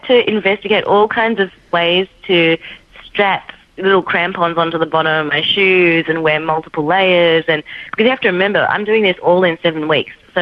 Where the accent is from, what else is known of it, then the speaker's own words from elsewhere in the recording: Melbourne, Victoria, Australia; So when I grew up in Melbourne, I grew up in a time of drought.